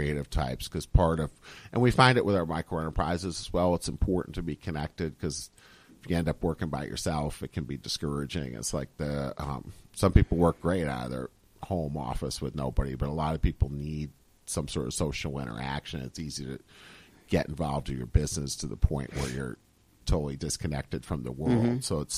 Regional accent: Syracuse, New York, United States; I grew up in Syracuse. I worked in Ithaca for quite a while before that.

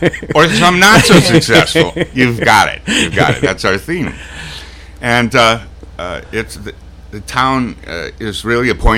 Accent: Minnesota, United States; I grew up in Minnesota, so I like the northern temperate

